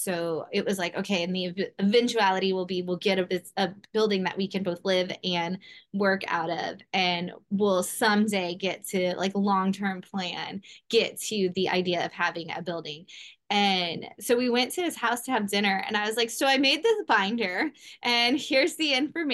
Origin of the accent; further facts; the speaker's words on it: San Antonio, Texas, United States; Well, I grew up on Riverdale Street in San Antonio, Texas